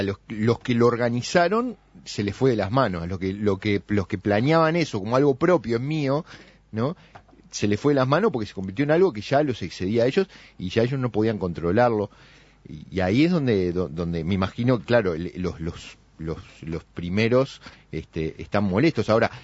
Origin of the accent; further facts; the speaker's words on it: Montevideo, Uruguay; Ese carnaval que yo recuerdo de mi infancia, del Corso en Malvin, en el que yo me disfrazaba e iba a la calle a participar yo disfrazado como uno más.